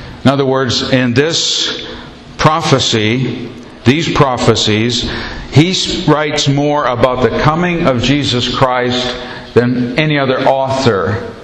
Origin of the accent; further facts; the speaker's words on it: Scotland, United Kingdom; And I know I'm Scottish, but I'm not that bright.